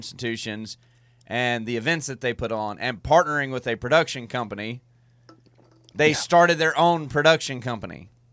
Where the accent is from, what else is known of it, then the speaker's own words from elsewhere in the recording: the Carolinas, United States; I remember Raycom basketball as a little kid growing up in the Carolinas.